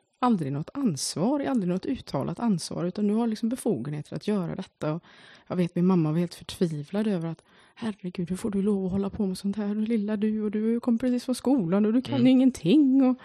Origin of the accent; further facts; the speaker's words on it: Uddevalla, Västra Götaland County, Sweden; eftersom jag då är bohuslänning och född och uppvuxen i Uddevalla